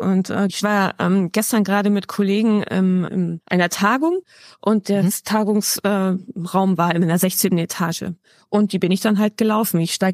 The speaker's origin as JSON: {"language": "German", "town": "Diepholz", "region": "Lower Saxony", "country": "Germany", "said": "Ich komme aus Diepholz, das liegt zwischen Bremen und Osnabrück."}